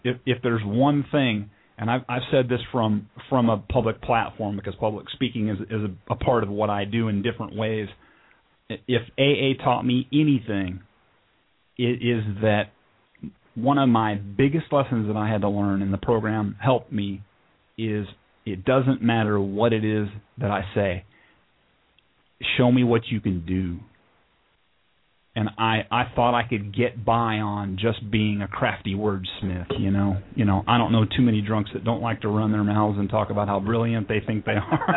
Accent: San Diego, California, United States; I grew up out in the San Diego area, but moved down here to be closer to family in 93 when I got out of the Navy down in Coronado.

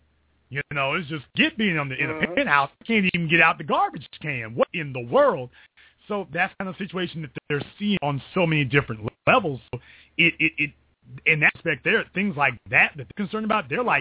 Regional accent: Louisiana, United States; Because I'm from Louisiana

